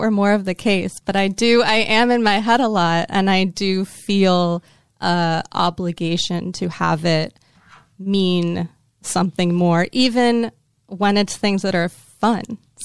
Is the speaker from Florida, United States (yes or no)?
yes; Miami, Florida, United States; also born or lived in Detroit / Boston / Providence / Chicago; I've lived, since growing up in Miami, I've lived in Detroit, Boston, Providence, and Chicago. So all very liberal places. And I find myself constantly having to defend Florida.